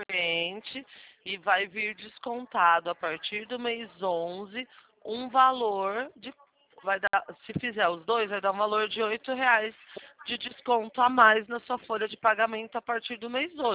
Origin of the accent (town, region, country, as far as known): Limeira, São Paulo, Brazil